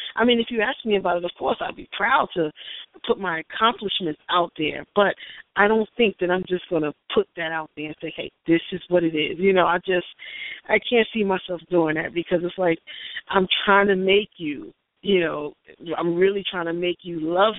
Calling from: New Jersey, United States; Hey, everybody.

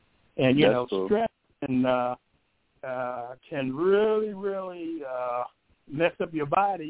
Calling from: Michigan, United States; from Michigan.

